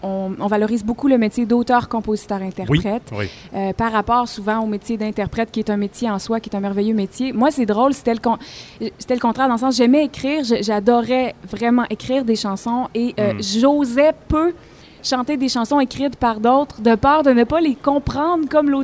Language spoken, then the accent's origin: French; Quebec, Canada; Moi, je suis beauceronne d'origine.